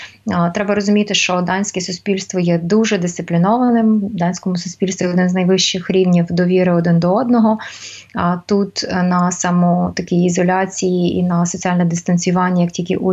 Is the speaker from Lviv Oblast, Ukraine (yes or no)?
yes; Lviv, Lviv Oblast, Ukraine; Звичайно, що я, напевно, по-перше, як львів'янка, по-друге, як...